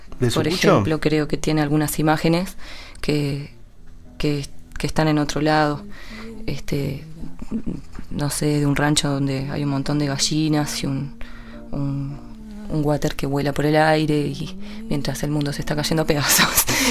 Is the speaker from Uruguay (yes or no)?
yes; Maldonado, Uruguay; Sí, esa historia la es una imagen que vi en el final de un carnaval, de un corso, como le dicen allá en mi pueblo. Terminaba el carnaval de Maldonado Nuevo, y que es un barrio muy, muy pobre de Maldonado, para los que no saben.